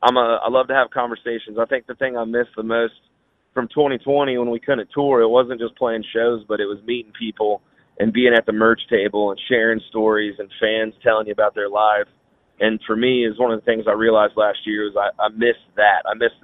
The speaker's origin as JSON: {"language": "English", "region": "Midwest", "country": "United States", "tie": "born or raised there", "said": "You know, growing up in the Midwest, it's kind of it's a melting pot"}